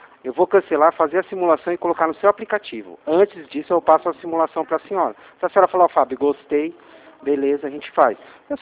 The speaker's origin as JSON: {"language": "Portuguese", "town": "Atibaia", "region": "São Paulo", "country": "Brazil", "said": "eu sou de São Paulo, aqui de Atibaia"}